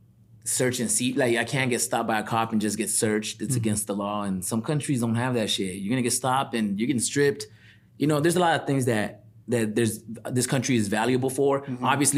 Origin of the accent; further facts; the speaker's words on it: Compton, California, United States; also born or lived in Watts; In Compton, Watts.